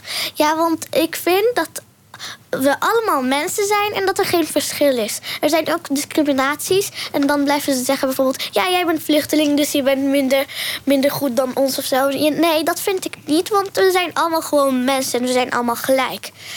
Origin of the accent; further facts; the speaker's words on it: Syria; Ik kom uit Daa.